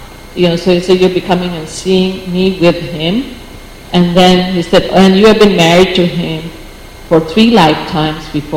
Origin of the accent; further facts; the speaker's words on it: Washington, District of Columbia, United States; born there; I was born in Washington, D.C.